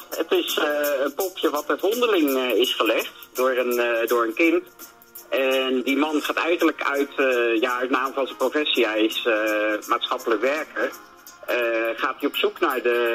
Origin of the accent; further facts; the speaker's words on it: Delft, South Holland, Netherlands; het huis in Jacobenweierlaan waar ik ben opgegroeid. Daar heb ik tot mijn 12e gewoond. Daarna ben ik naar de Wippolder verhuisd.